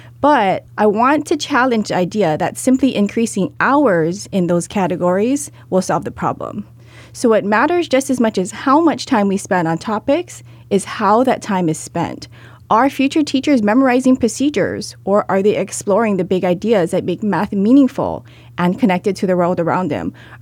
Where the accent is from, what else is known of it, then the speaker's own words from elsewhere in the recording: Hawaii, United States; because growing up in Hawaii, we don't learn the same. We're outdoors often.